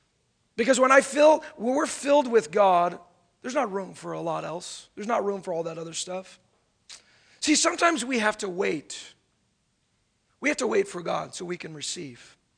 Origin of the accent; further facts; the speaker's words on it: California, United States; also born or lived in Oklahoma; I grew up in California, but I was born in Oklahoma, which is twister country.